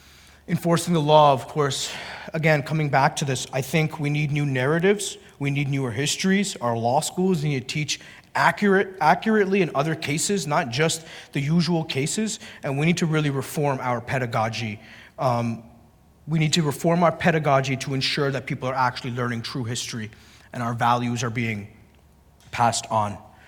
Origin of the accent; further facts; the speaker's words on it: Canada; where I grew up in Canada